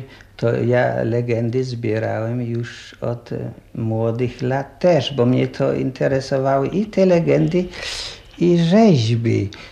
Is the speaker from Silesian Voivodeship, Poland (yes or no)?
no; Karsin, Pomeranian Voivodeship, Poland; U nas w Karsynie to powstała pierwsza kapela kaszubska.